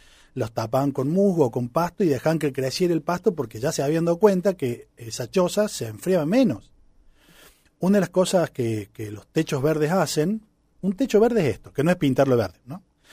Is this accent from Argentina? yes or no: yes; Salsacate, Córdoba, Argentina; tuve la posibilidad de irme a Salzacate, que es mi pueblo.